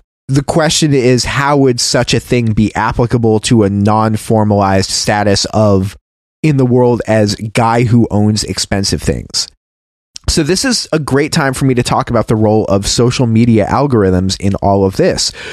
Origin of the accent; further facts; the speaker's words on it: Portland, Oregon, United States; even though I was from Portland, Oregon, and I was raised to be an anarchist